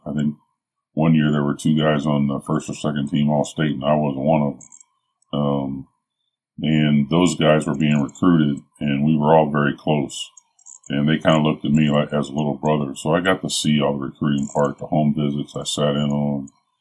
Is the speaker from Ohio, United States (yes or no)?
yes; Troy, Ohio, United States; also born or lived in Springfield / Middletown; I didn't go to Middletown till my 10th grade year. I grew up in Troy, born in Springfield.